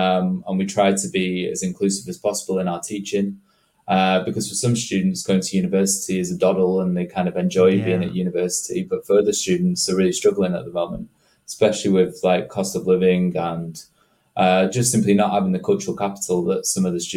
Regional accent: Preston, North West England, United Kingdom; Well, I'm from Preston, which is kind of a cotton town in Lancashire.

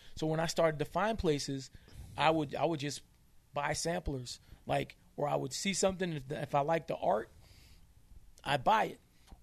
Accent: Brooklyn, New York, United States; Oh man, so I come from Brooklyn.

